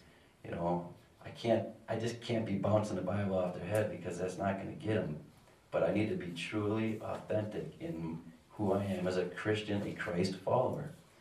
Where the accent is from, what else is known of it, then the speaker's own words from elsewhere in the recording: Dallas, Texas, United States; We lived in West Dallas. I grew up in West Dallas, both my wife and I.